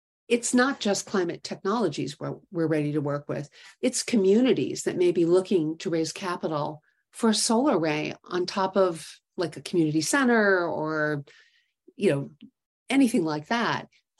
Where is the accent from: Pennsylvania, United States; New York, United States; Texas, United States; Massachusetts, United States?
New York, United States; New York City; So I have the great fortune of growing up in New York City and spending my summers and weekends on a dairy farm in Connecticut.